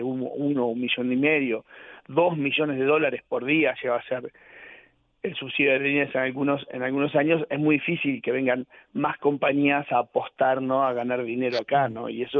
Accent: La Pampa, Argentina; Yo soy de La Pampa y pasa exactamente lo mismo, ¿no?

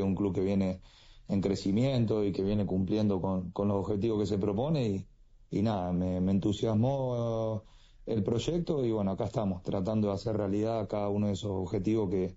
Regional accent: Argentina; a mí personalmente, siendo argentino, me hubiese encantado conocer la Bombonera

